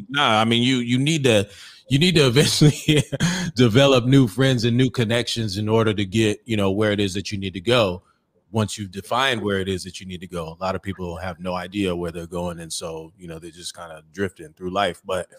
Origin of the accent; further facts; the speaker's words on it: Oceanside, California, United States; I grew up on the East Side, and you know, we had East Side Crips, we had the Mexican Pozole gang, and you know, it was active